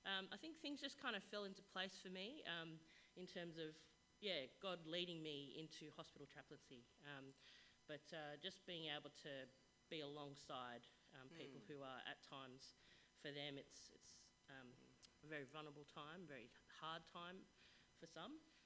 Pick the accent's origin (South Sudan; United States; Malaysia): Malaysia; I come from a background from Malaysia.